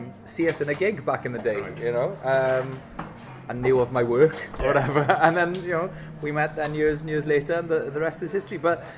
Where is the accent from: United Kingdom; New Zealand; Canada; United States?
United Kingdom; Rhondda, Wales; I was raised in the Rhondda. Went to Welsh school, Welsh junior school, Welsh comprehensive.